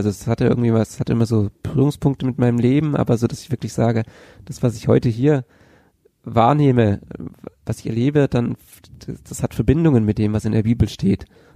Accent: Bavaria, Germany; ich bin in Bayern aufgewachsen.

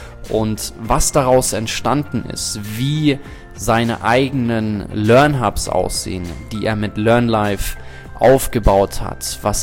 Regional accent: South Africa; ich bin in Südafrika ja groß geworden

